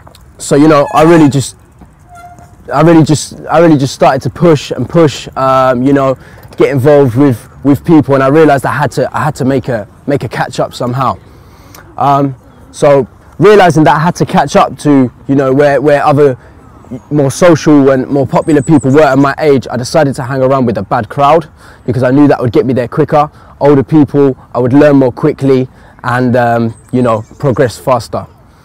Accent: Horley, South East England, United Kingdom; also born or lived in London; I was born in Hammersmith.

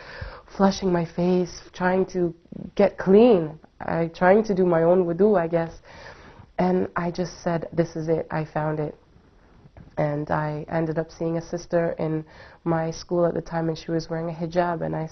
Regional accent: Canada; I'm Canadian. I only know my mother's side, you know.

